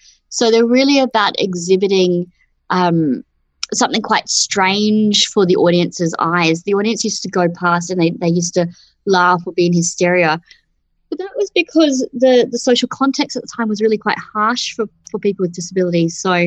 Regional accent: Brisbane, Queensland, Australia; I grew up in Brisbane

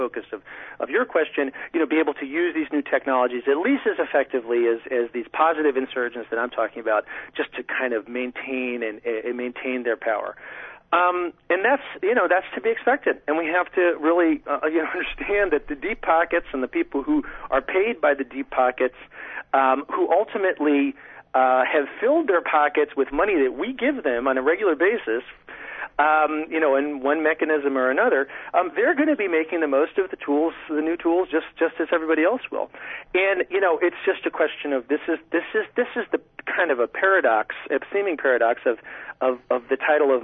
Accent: Washington, D.C., District of Columbia, United States; born there; I was born in Washington, D.C., okay? I mean, I live in Washington, D.C. My father spent his career in the federal government.

